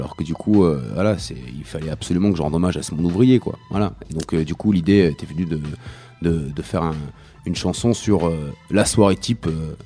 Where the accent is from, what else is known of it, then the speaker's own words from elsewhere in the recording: Saint-Claude, Bourgogne-Franche-Comté, France; also born or lived in Lebanon; je suis né au Liban, mais après j'ai débarqué en France à 8 ans dans le Jura, dans l'Est, dans une petite ville qui s'appelle Saint-Claude. Et du coup là-bas c'est une petite ville ouvrière